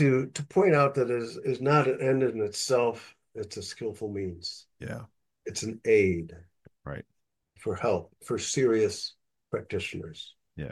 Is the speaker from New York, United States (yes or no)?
yes; Ithaca, New York, United States; I am teaching Vipassana for Namgyal Monastery here in Ithaca, my hometown, this spring.